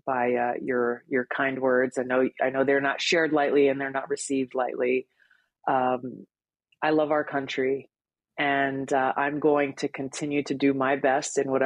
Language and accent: English; United States; and as an American, just as an American citizen.